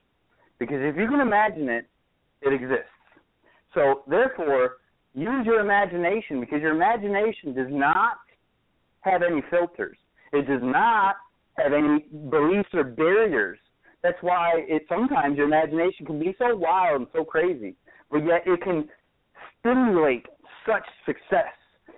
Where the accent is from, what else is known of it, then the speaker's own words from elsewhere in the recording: Detroit, Michigan, United States; now in Texas, United States; You know, I moved to Texas from Detroit, Michigan, and I had an uncle who knew a few people who were inventors